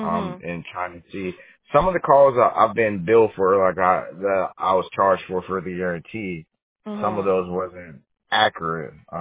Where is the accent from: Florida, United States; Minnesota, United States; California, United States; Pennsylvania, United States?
Florida, United States; I grew up in Florida, so